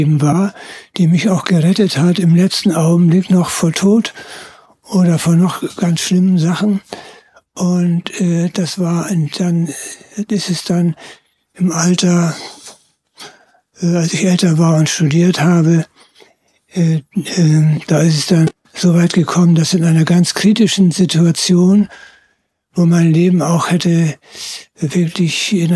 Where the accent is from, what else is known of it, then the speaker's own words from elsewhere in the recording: Germany; Und habe als Kind den Zweiten Weltkrieg erlebt in der Nähe von Hamburg.